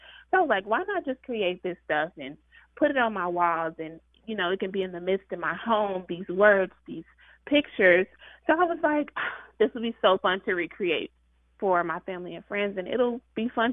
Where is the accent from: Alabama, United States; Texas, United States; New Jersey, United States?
Texas, United States; Dallas; from Dallas, Texas.